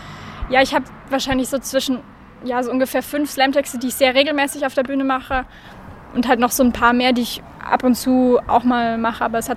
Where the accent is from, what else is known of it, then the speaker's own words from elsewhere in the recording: Nuremberg, Bavaria, Germany; ich bin 18 Jahre alt und studiere in Regensburg Lehramt. Und ich komme aber ursprünglich aus Nürnberg